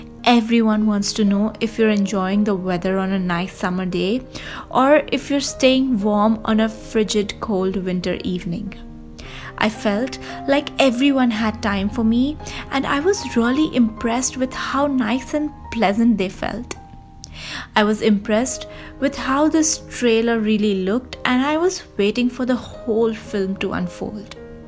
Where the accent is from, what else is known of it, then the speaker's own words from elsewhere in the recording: Mumbai, Maharashtra, India; I am from Mumbai and there is something very, very unique about the attitude of my city.